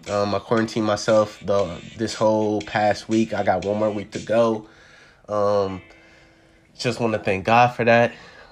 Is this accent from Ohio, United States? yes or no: yes; Ohio, United States; I'm from Ohio. The state of Ohio, we about to be in purple.